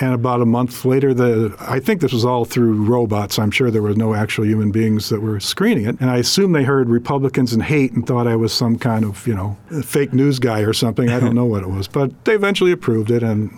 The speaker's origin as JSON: {"language": "English", "region": "Illinois", "country": "United States", "tie": "born or raised there", "said": "But when I was growing up, like a lot of people I grew up outside of Chicago."}